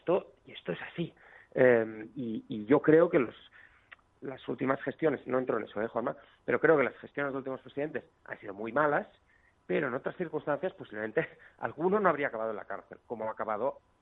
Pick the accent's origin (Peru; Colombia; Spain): Spain; Barcelona, Catalonia; yo soy de Barcelona y crecí en Barcelona y conozco bien algunos de estos entramados, que solo se pueden conocer si eres catalán y si has vivido muchos años en Barcelona.